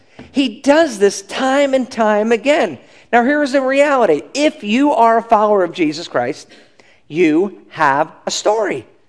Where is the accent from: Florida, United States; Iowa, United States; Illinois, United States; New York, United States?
New York, United States; South Huntington; And she said, "Well, I was raised in South Huntington." I said, "You were, so was I."